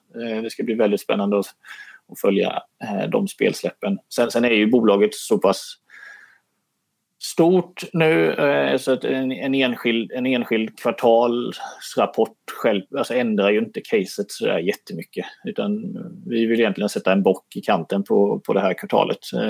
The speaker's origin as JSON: {"language": "Swedish", "region": "Småland", "country": "Sweden", "said": "när man som smålänning så är man ju vansinnig på utgifter"}